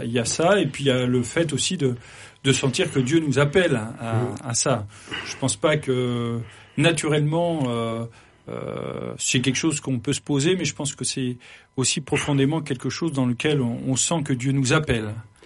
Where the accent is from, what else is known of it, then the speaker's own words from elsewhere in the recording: Pays de la Loire, France; moved away as an adult; je suis originaire de Vendée, et puis j'ai vécu toute ma vie jusqu'à l'âge de 28-29 ans en Vendée